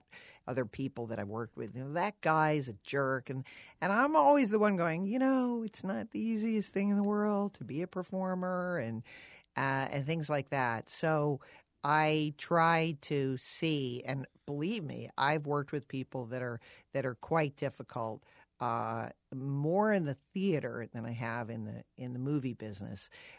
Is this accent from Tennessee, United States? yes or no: no; Connecticut, United States; I'm a little bit, you know, I mean, I grew up in Connecticut. I'm kind of uptight.